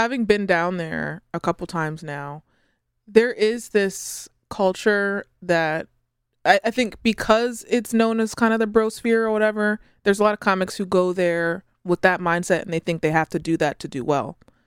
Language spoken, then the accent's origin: English; United States; So these are the silly things that I have to do to prove that I'm American.